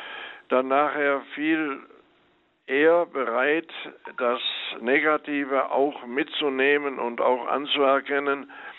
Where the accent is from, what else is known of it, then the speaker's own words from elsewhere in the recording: Rhineland, Germany; born there; Mal so gesagt, ich bin geborener Rheinländer.